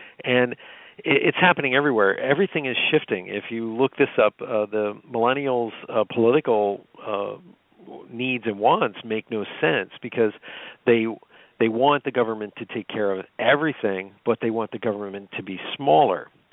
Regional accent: Pennsylvania, United States; I'm from Pennsylvania. I get it.

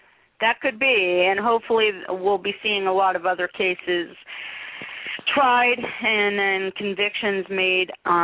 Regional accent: California, United States; I'm from California

